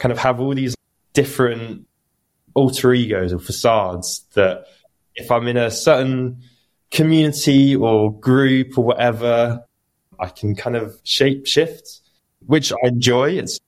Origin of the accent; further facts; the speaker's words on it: London, United Kingdom; I grew up in London, always used to go to the park and just play with anyone and just find friends. And being London, you had everyone from different nationalities and countries and languages and ages.